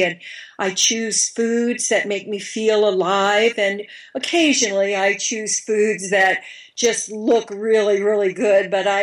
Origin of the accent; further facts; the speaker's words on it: Midwest, United States; I grew up in the Midwest of this country, where at that time it was really much better to just keep your mouth shut